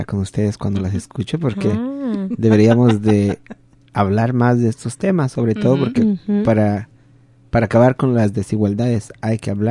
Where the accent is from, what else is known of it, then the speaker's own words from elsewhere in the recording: Mexico; yo soy de México